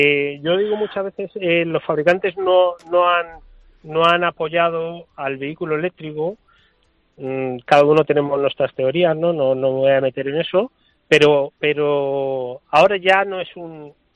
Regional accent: Valencian Community, Spain; Oye, como sabéis, yo soy valenciano

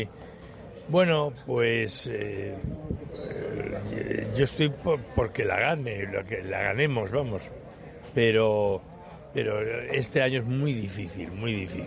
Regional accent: Galicia, Spain; Yo que soy gallego

